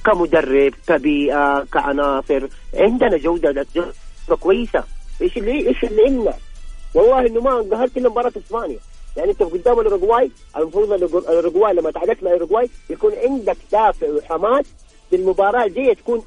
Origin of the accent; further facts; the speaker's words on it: Saudi Arabia; يعني ذول اثنين من افضل الاظهر عندنا في السعوديه صراحه